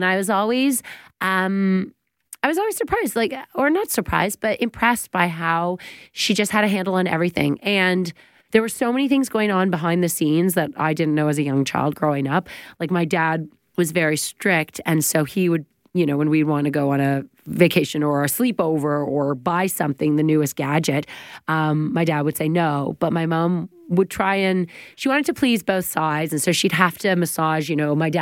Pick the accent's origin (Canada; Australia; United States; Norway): Canada; Oakville, Ontario; They both live in the same town. We're all from Oakville.